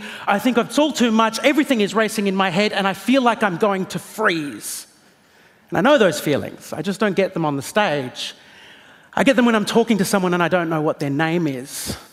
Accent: Australia; I am an Australian comedian.

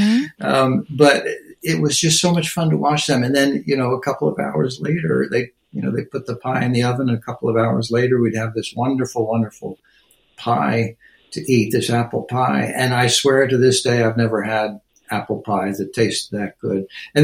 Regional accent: Plainfield, New Jersey, United States; I'm one of seven children. We grew up in Plainfield, New Jersey.

